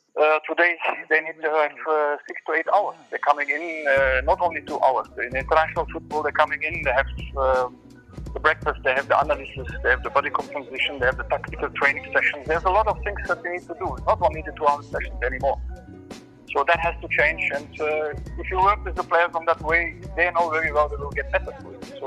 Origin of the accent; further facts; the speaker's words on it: Germany; also born or lived in Turkey; I come from Turkey, but grew up in Germany.